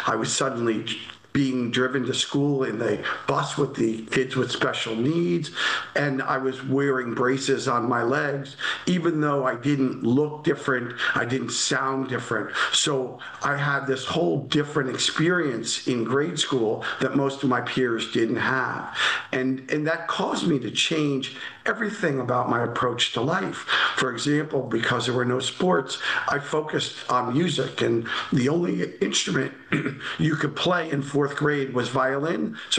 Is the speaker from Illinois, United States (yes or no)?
no; Old Bridge, New Jersey, United States; In Old Bridge, New Jersey, and I'm the middle of three boys.